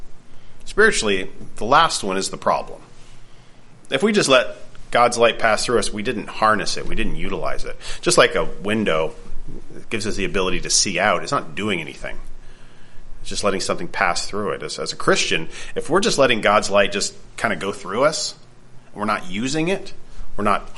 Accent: Canada; Being a Canadian, kindness is a thing drilled into us from a young age.

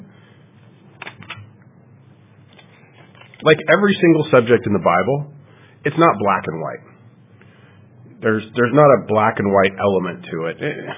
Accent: Canada; Being Canadian, I would come back and forth across the border many, many times.

